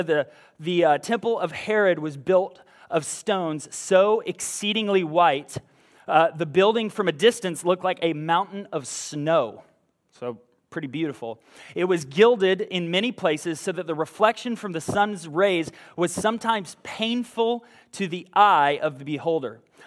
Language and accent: English; Tavares, Florida, United States; I don't know where you guys are all from, but I'm from Tavares, Florida.